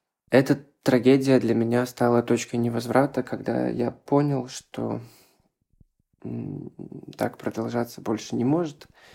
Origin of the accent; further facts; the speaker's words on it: Belarus; я активист из Беларуси.